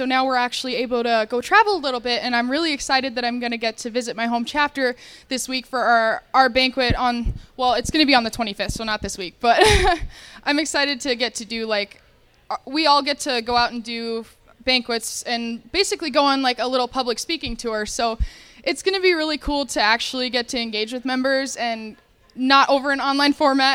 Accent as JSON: {"language": "English", "town": "Phoenix", "region": "Arizona", "country": "United States", "tie": "born there", "moved": "yes", "said": "I was born in Phoenix, Arizona, and moved up here with the oil field."}